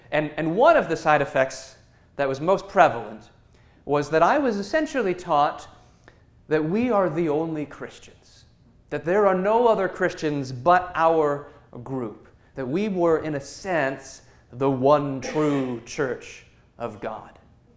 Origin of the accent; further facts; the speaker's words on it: San Diego, California, United States; I grew up in San Diego, a beautiful place to grow up.